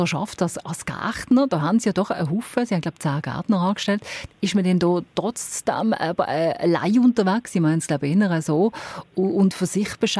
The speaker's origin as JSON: {"language": "German", "town": "Basel", "region": "Basel-Stadt", "country": "Switzerland", "said": "ich als Baslerin"}